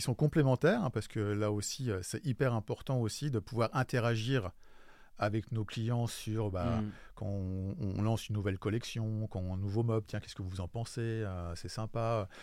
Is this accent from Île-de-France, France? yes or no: yes; Paris, Île-de-France, France; Je suis parisien